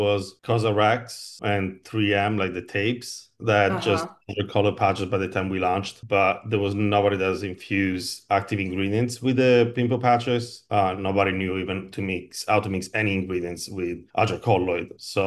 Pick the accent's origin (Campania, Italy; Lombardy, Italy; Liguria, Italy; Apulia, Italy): Lombardy, Italy; Milan; And back then, I'm from Milan, Italy, and I don't remember anybody having acne like mine